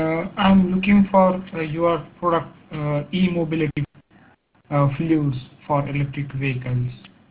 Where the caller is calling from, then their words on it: India; No. I'm calling from BIS Research, headquartered in USA. Right now I'm calling from India.